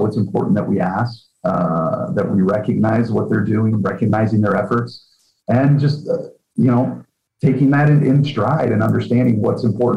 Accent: Midwest, United States; since I'm from the Midwest, right?

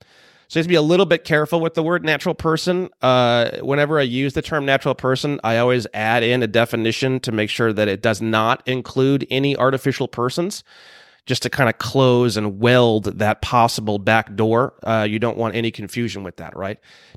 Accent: Indiana, United States; And I don't know, you know, but I'm from Indiana. It's pretty easy to get mine.

